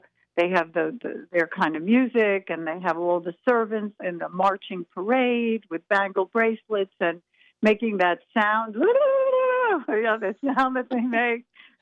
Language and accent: English; Sands Point, New York, United States; Okay, I grew up in New York, in Long Island.